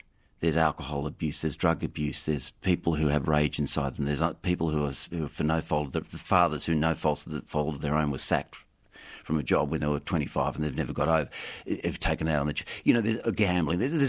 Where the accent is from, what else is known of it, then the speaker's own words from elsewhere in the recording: Australia; how would you be an Australian man? What did being an Australian man mean? And I think for me at the time, and I think I overthought this a lot.